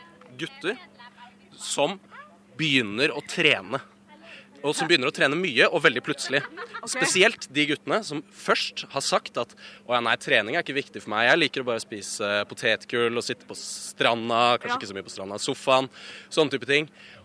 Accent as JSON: {"language": "Norwegian", "region": "Oslo", "country": "Norway", "said": "kommer fra Oslo-området"}